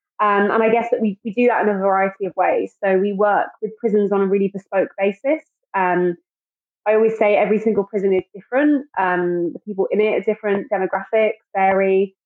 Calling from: London, United Kingdom; and I'm calling from London.

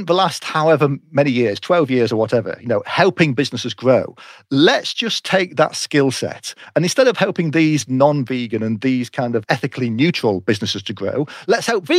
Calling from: England, United Kingdom; I am calling in from the UK over in Europe. So we're sort of in the north of the UK. So the UK's got a north-south divide like the US has the east-west divide. So we're in the north, which is perhaps a bit more industrial.

